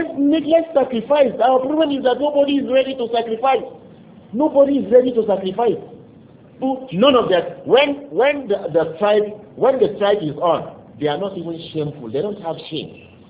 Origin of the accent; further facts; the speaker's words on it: Nigeria; I am thinking as Nigerian, there shouldn't be a Nigerian youth 18 and above that should, as of now, be foolish again.